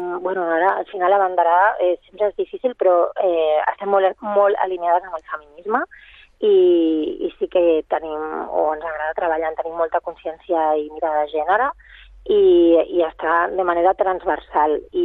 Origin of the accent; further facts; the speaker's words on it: Catalonia, Spain; que som, la Iris i jo som d'aquí, som catalanes.